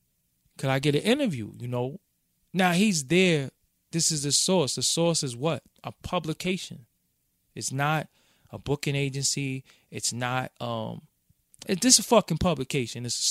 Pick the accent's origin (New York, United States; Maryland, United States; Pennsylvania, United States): New York, United States; Brooklyn; And yo, you here and you from Brooklyn, I'm from Brooklyn, couldn't wait to see you.